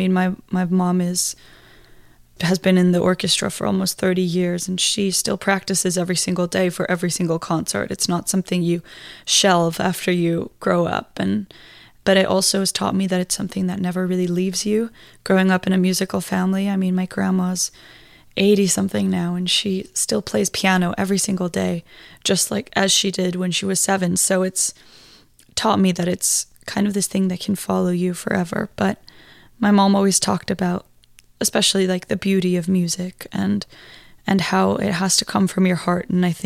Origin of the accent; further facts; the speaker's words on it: Iceland; I guess, I mean, I grew up in Iceland, so I just wasn't very close to that culture.